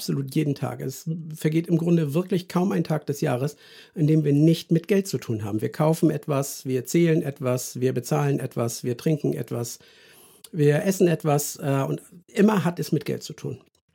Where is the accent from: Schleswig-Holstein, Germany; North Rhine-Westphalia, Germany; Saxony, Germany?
Schleswig-Holstein, Germany; Wir spielten im schönen Ostholstein in meiner Heimat